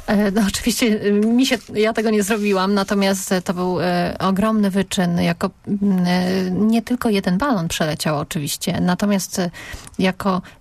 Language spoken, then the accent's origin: Polish; Poznań, Greater Poland Voivodeship, Poland; Nawet jako poznaniacy